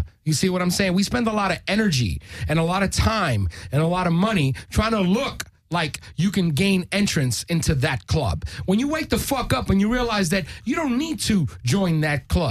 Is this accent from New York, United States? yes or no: yes; New York, United States; I grew up in Spanish Harlem. You want to know how much fucking opportunity there are for the blacks and Latinos in there?